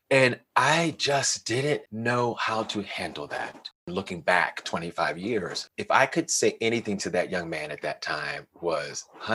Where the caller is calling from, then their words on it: Denver, Colorado, United States; I'm calling from Denver, Colorado.